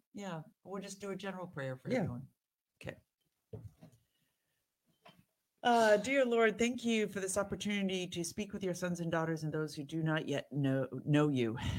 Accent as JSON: {"language": "English", "town": "Beverly Hills", "region": "California", "country": "United States", "tie": "born or raised there", "said": "My girlfriend, we grew up in Beverly Hills, so we went to all Beverly Hills schools"}